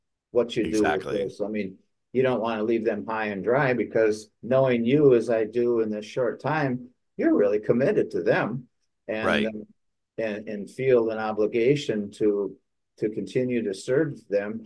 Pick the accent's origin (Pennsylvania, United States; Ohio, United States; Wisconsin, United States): Wisconsin, United States; Madison; It was a gas station in Madison, Wisconsin, where I lived at the time, my hometown.